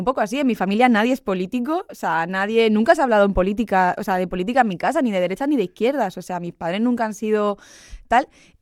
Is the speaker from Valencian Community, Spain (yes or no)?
yes; Elche, Valencian Community, Spain; O sea, yo soy de Carrús, o sea, somos gente de barrio